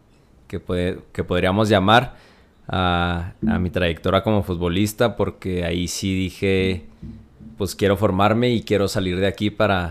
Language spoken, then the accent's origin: Spanish; Chihuahua, Mexico; Bueno, pues mi infancia en Chihuahua la recuerdo mucho en las calles.